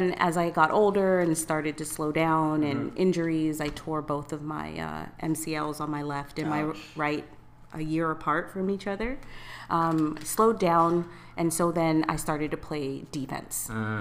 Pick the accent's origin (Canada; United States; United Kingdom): United Kingdom; London; born there; I was born in England. I was born in London